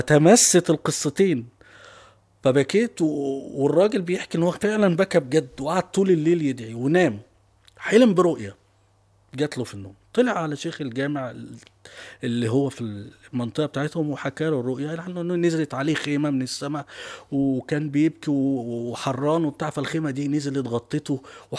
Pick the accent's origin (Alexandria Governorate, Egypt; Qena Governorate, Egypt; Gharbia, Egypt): Gharbia, Egypt; Tanta; مسجد عندنا في طنطا قدام البيت.